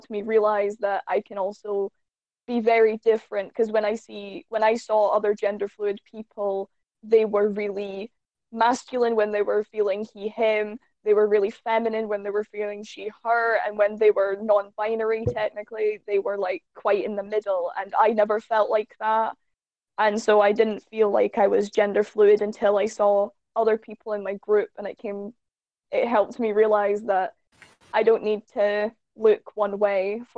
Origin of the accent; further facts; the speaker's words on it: Dundee, Scotland, United Kingdom; even though I'm from Dundee.